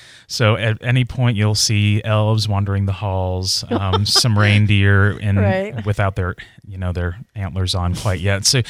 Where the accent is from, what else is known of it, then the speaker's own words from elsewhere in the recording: Cincinnati, Ohio, United States; I came from Cincinnati, Ohio.